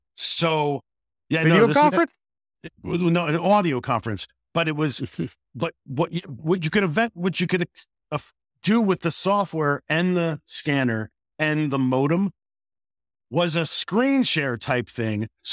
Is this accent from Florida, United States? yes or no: no; New Jersey, United States; moved away as an adult; now in Boston, United States; So I grew up in Jersey. I think we established my Jersey connection, but I ended up in the Boston area after college because I followed a girl here.